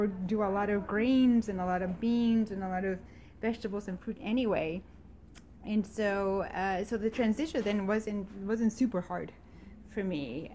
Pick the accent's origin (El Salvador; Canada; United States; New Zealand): El Salvador; I'm originally from El Salvador.